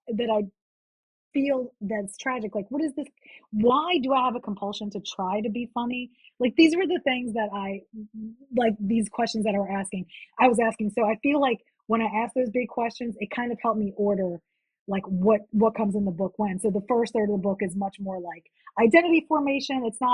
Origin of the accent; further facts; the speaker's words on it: New Orleans, Louisiana, United States; Like, I'm going to write the Latina's like experience of growing up in New Orleans.